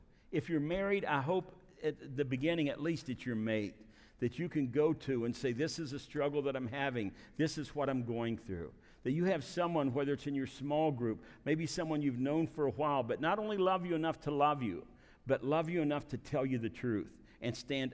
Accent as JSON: {"language": "English", "town": "Bluefield", "region": "West Virginia", "country": "United States", "tie": "born or raised there", "said": "they came through Bluefield, West Virginia. You ever heard that name before? And that's my hometown."}